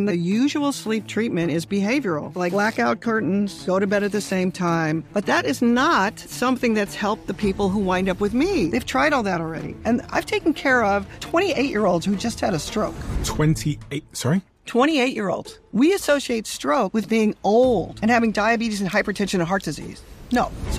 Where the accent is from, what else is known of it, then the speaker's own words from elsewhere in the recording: California, United States; Yes. I grew up in California.